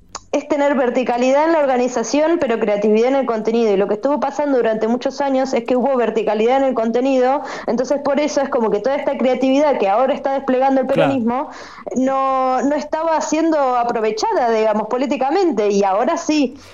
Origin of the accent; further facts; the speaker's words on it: La Pampa, Argentina; Porque yo soy de La Pampa, ojo.